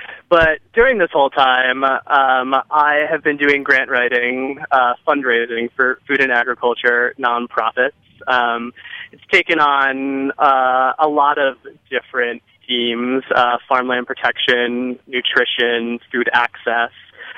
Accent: Connecticut, United States; now in California, United States; So even though I do live in California now, I'm a native of the East Coast. I grew up in Connecticut. I worked on a farm there in high school.

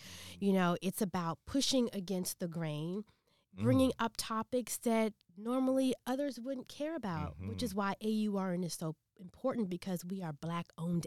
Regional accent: Washington, District of Columbia, United States; When I was younger, I always wanted to go into news because I grew up in D.C.

